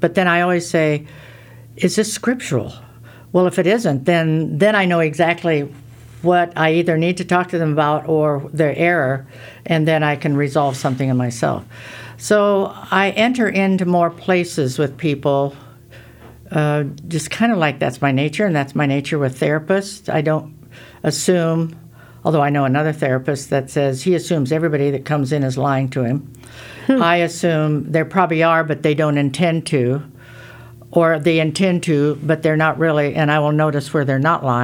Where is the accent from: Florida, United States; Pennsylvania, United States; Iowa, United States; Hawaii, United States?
Iowa, United States; I mean, you know, I'm from Iowa. I'm real simple like this.